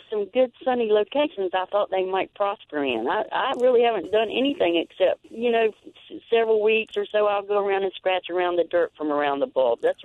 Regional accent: Greenville, North Carolina, United States; Greenville, North Carolina.

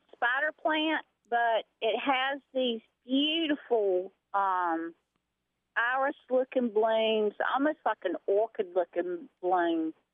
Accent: Aiden, North Carolina, United States; No, I'm from Aiden, North Carolina.

